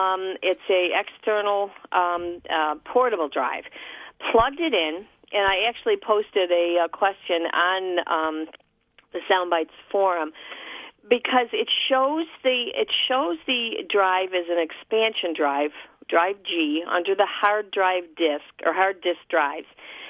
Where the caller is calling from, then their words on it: Irondequoit, New York, United States; Around Aquoit.